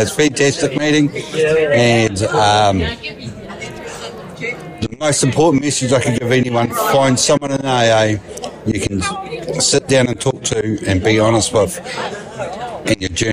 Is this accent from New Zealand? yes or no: yes; Christchurch, Canterbury, New Zealand; Yeah. So anyway … alcoholic, and I'm from Christchurch